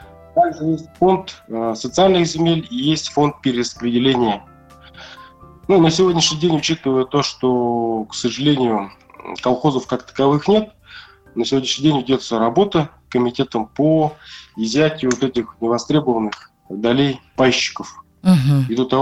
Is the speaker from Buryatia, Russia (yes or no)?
yes; Belozersk, Buryatia, Russia; also born or lived in Tomsk; Ну, родом я с Джидинского района, села Белозерск. Родился в селе Белозерск, закончил там школу, дальше уехал в город, учился в Томском государственном университете.